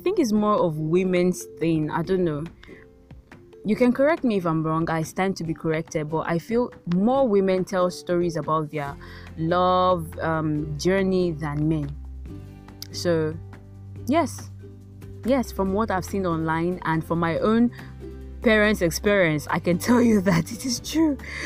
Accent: Warri, Delta, Nigeria; born there; So I'm actually Yoruba, but I was born in Delta State, Warri, right?

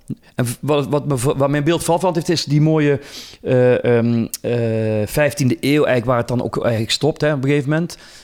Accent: Neerpelt, Limburg, Belgium; now in Antwerp, Belgium; ik woon hier voor niks in Antwerpen. Ik kom uit Neerpelt, Limburg, fantastisch, top. Ik ben naar Antwerpen gegaan omdat voor mij dit creatieve pool was.

